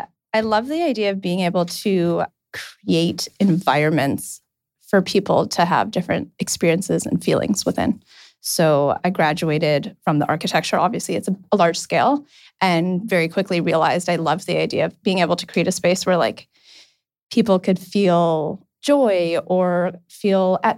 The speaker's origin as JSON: {"language": "English", "town": "Winnipeg", "region": "Manitoba", "country": "Canada", "said": "I'm originally from Winnipeg, so I actually graduated university back there undergrad from architecture"}